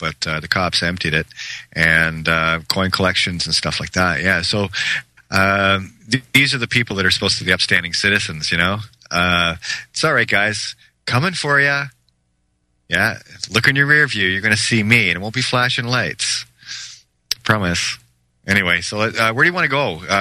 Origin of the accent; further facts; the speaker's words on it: Belfast, Northern Ireland, United Kingdom; born there; I'm Irish born in Belfast, the jurisdiction thereof.